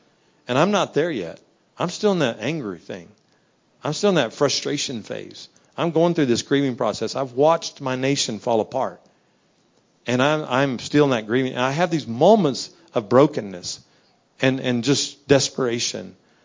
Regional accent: Louisiana, United States; Remember, I'm from Louisiana, right?

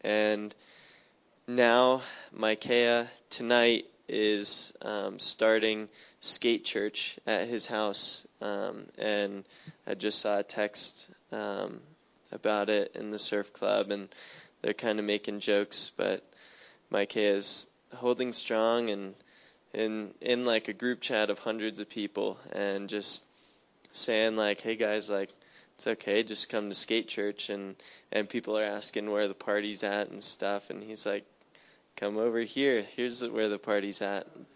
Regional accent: Florida, United States; now in Oceanside, United States; I'm actually from Florida, but God called me out to live in Oceanside

